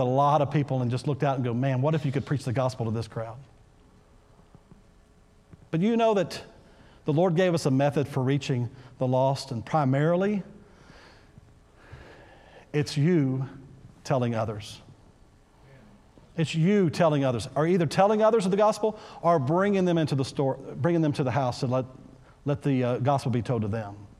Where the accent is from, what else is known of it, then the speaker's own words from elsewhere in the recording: Texas, United States; I'm from Texas. You wave at people, people.